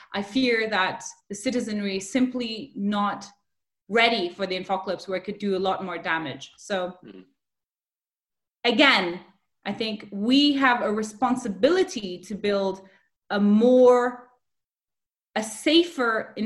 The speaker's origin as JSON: {"language": "English", "country": "Nepal", "tie": "born or raised there", "also_born_or_lived": "India", "said": "I grew up in South Asia, I grew up in Nepal and India"}